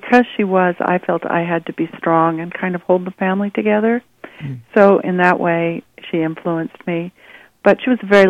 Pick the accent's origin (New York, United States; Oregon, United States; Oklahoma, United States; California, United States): California, United States; Well, right there in the Bay Area.